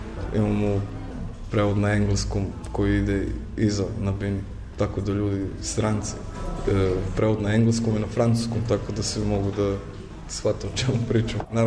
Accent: Niš, Nišava District, Serbia; ja sam inače iz Niša

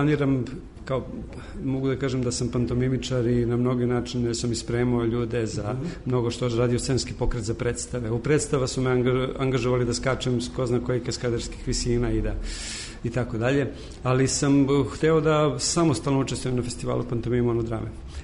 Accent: Serbia; da mi kao Srbi koji smo poslednji ušli u Evropsku uniju

